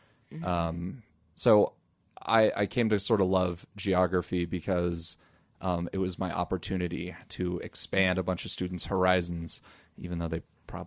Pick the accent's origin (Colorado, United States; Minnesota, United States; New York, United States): Colorado, United States; Denver; Yeah, so I went to Denver South High School, which was a high school that I think had like 3,000 people in it.